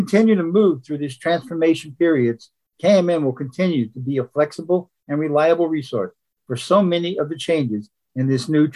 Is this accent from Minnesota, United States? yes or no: no; East Brunswick, New Jersey, United States; I also had the opportunity to serve as the mayor of my hometown of East Brunswick for 12 years.